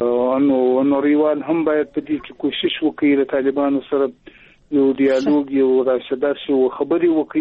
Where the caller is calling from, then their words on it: Zabul, Afghanistan; د زابل ولایت شاجیل ولسوالۍ